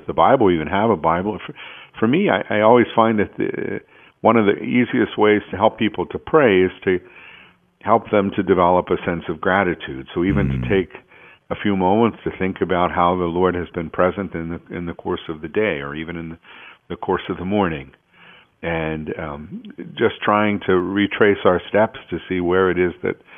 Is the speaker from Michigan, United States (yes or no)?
no; Pittsburgh, Pennsylvania, United States; I'm from Pittsburgh, and Pittsburgh was one of the first areas where there was the manifestation of the Spirit in a Catholic context.